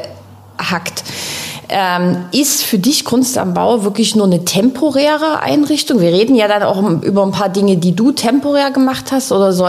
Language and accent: German; Dresden, Saxony, Germany; born there; Ich bin gebürtige Dresdnerin